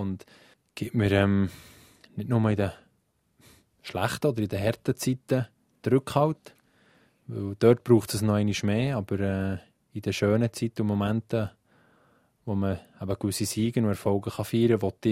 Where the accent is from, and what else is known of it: Switzerland